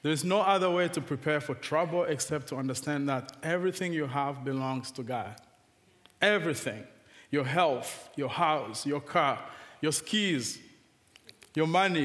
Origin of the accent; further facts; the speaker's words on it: Rwanda; Because, as you know, I'm from Rwanda, right?